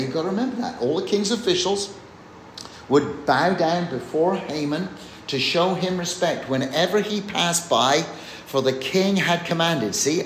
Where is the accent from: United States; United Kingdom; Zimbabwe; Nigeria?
United Kingdom; England; I know I'm English